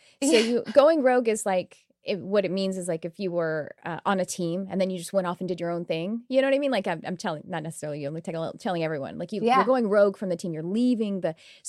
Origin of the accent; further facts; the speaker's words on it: United States; I'm okay with being odd as an American.